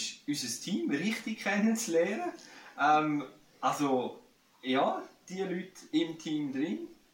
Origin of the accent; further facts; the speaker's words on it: Werdenberg, St. Gallen, Switzerland; Ich bin in Werdenberg aufgewachsen. Ich habe hier meine Eltern, ich habe hier die Geschichte von meinen ersten 24 Jahren. Von dem her ist die alte Heimat.